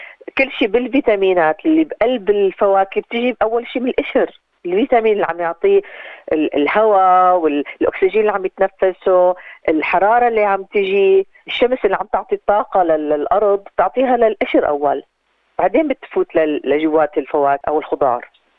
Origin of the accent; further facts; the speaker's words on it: Syria; now in Australia; أنا بالنسبة لي أنا من سوريا